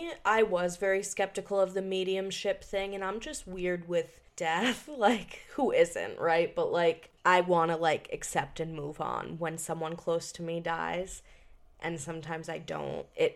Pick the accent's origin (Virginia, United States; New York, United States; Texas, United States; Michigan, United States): New York, United States; New Paltz; I was growing up in New Paltz, New York, which is a very small town.